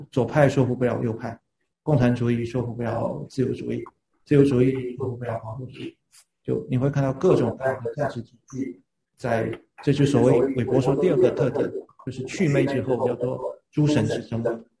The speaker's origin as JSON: {"language": "Chinese", "country": "China", "said": "因为我们都中国人，中国人古代说天人合一"}